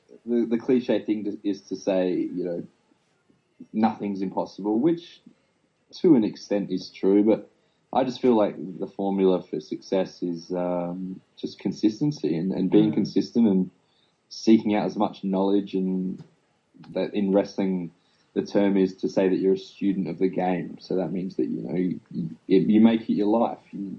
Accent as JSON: {"language": "English", "town": "Adelaide", "region": "South Australia", "country": "Australia", "said": "It's always good when a small town kid makes it. But being the Australian to be on WWE television is pretty cool when you think about it."}